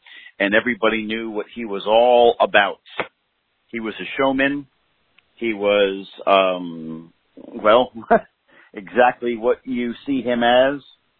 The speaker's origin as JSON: {"language": "English", "region": "New Jersey", "country": "United States", "said": "I come from New Jersey. I'm a Yankee."}